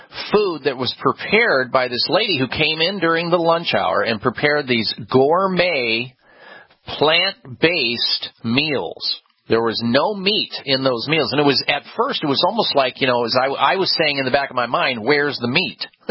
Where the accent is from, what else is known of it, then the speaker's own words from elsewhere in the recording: Iowa, United States; I grew up in the Midwest where red meat consumption is normal. It's an everyday occurrence in most homes. And when I was growing up in Iowa, we had meat, red meat, three times a day.